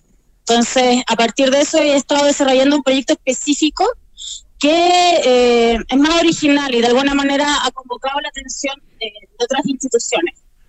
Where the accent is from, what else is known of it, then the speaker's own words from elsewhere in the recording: Chile; yo soy chilena